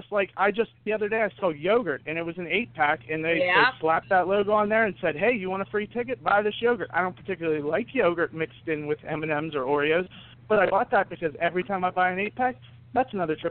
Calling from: Altoona, Pennsylvania, United States; I'm calling from Altoona, Pennsylvania.

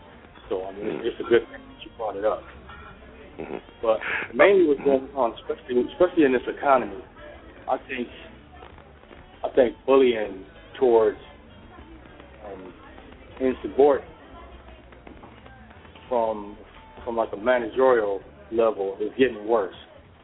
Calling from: New York, United States; Oh, I'm calling from New York.

